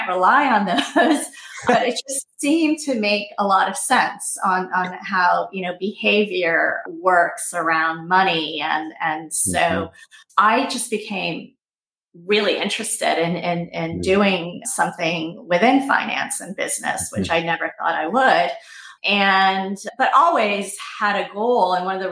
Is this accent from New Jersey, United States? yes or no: yes; New Jersey, United States; We're immigrants. I went to public school in rural New Jersey.